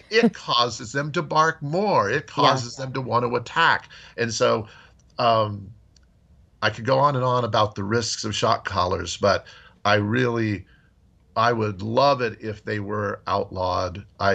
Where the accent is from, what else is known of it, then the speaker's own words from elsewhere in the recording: New Mexico, United States; I grew up in New Mexico. I grew up in rattlesnake country.